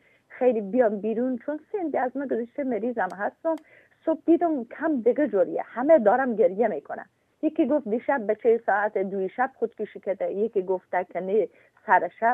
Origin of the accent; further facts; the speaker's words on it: Herat, Afghanistan; moved away; من از افغانستان از هرات آمدم.